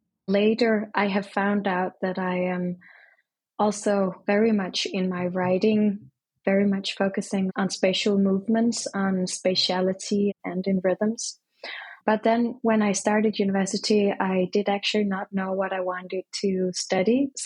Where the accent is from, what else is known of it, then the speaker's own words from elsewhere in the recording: Denmark; also born or lived in Colombia; I was born in Colombia, I have grown up in Denmark.